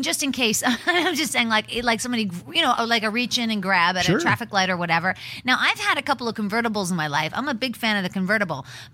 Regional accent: Pittsburgh, Pennsylvania, United States; I love that, because I'm from Pittsburgh, you know, Hannah's here from Milwaukee, and I love that you use terms that I'm familiar with, like jagoff.

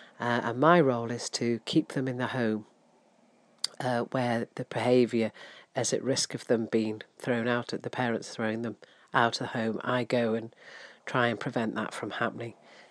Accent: Newcastle-under-Lyme, West Midlands, United Kingdom; My husband comes from Northern Ireland. I come from Newcastle-under-Lyme, and that is where we both live now.

